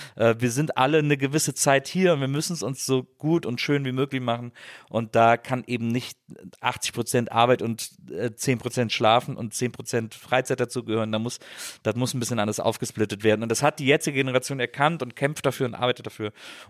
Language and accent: German; Rhineland, Germany; ich komme aus dem Rheinland, wo im kölschen Grundgesetz ja der große Paragraph steht, man muss auch Jönne können.